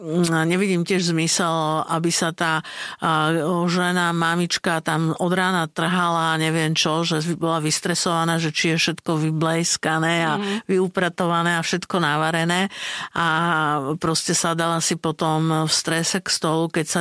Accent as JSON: {"language": "Slovak", "town": "Bratislava", "region": "Bratislava Region", "country": "Slovakia", "tie": "born or raised there", "said": "ja pochádzam z mesta, z Bratislavy, čiže my sme mali také dosť ako zvyky zaujímavé tým, že zase, ja som sa síce narodila v Bratislave, ale moji rodičia, ako to býva, obidvaja študovali na vysokej škole, prišli, mama je zo Spiša, otec je zo Záhoria"}